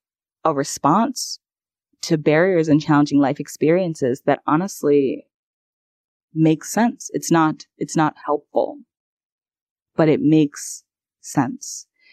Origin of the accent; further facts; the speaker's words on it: New York, United States; though I didn't grow up in the South, I grew up in New York.